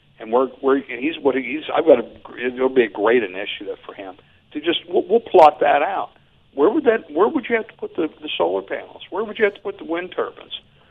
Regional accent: Pittsburgh, Pennsylvania, United States; I'm originally from Pittsburgh.

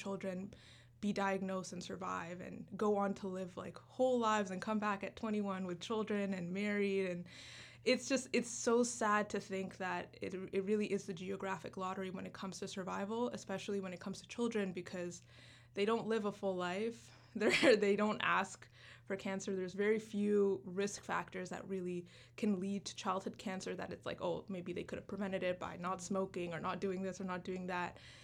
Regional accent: Canada; also born or lived in Uganda; So I am a Ugandan Canadian. I was born in Uganda and I came to Canada when I was six.

